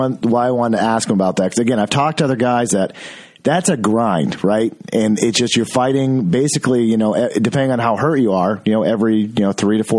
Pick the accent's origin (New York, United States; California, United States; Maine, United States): Maine, United States; Portland; the drive up 95 to Portland, Maine, my home area, my hometown almost